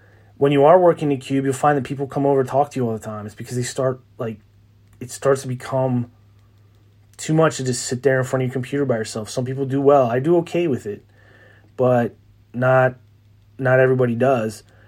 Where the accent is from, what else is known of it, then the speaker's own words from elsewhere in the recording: Maryland, United States; I mean, I grew up outside of Baltimore. It's pretty country.